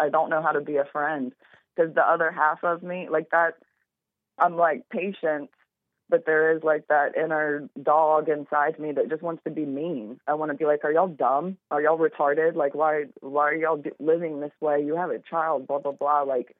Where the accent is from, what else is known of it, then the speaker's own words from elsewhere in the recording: Louisiana, United States; It's actually my hometown where I'm from. It's right outside New Orleans.